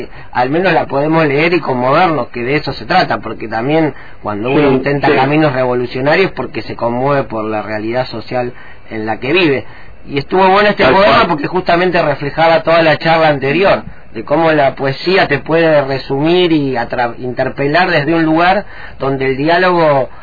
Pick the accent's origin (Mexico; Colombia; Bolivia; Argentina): Argentina; Rosario, Santa Fe; now in Fisque Menuco, Argentina; él vive en Allen y yo acá vivo en Fisque, pero los dos somos rosarinos y de Rosario Central. Y en Rosario tuvimos domicilios muy cercanos en distintas épocas